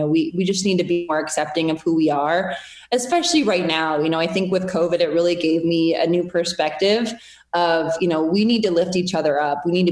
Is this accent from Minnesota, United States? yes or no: yes; Minnesota, United States; I'm from just south of Minneapolis. I grew up on a little hill called Buck Hill. So yeah, that's me.